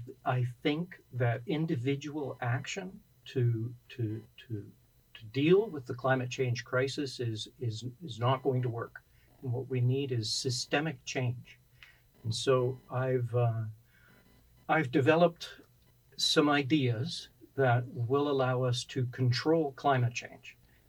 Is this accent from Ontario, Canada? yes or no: yes; Sarnia, Ontario, Canada; I'm from Sarnia, Ontario